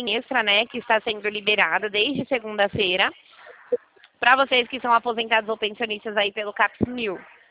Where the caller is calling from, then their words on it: São Paulo, Brazil; Ó, eu tô falando aqui do interior de São Paulo, tá?